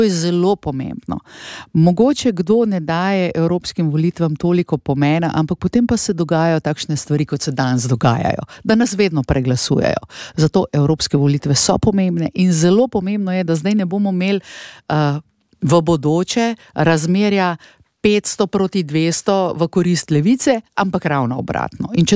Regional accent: Central Slovenia, Slovenia; sama prihajam iz Barja

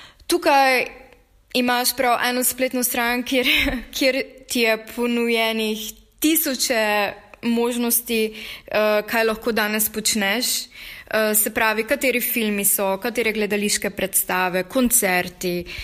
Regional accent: Prekmurje, Slovenia; now in Berlin, Germany; Ker sama prihajam iz Prekmurja, tam nisem imela nikoli veliko možnosti

